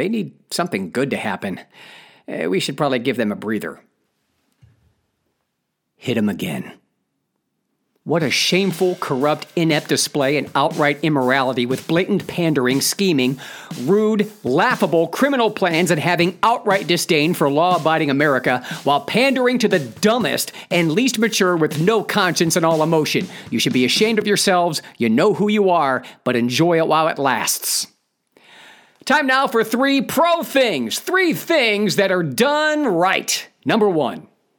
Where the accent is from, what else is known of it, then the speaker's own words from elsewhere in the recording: Ohio, United States; one of the last ones I did before I moved back to my home state of Ohio.